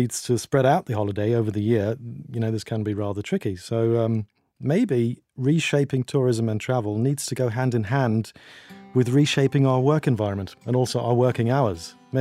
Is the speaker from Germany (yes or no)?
yes; Germany; this has certainly made me personally appreciate my home country even more than I already did